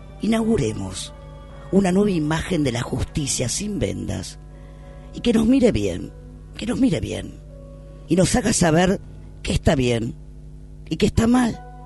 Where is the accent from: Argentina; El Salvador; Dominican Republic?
Argentina; No preguntes de dónde soy. Soy argentina.